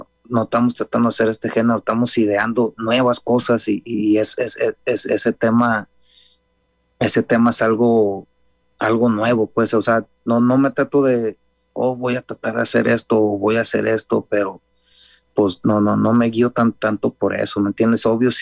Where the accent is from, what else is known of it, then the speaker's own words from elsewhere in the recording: Guadalajara, Jalisco, Mexico; Por eso soy de Guadalajara, tengo algo con mariachi